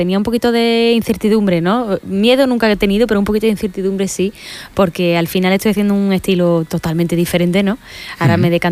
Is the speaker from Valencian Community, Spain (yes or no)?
no; Madrid, Community of Madrid, Spain; Bueno, tengo que decir que vengo de Madrid.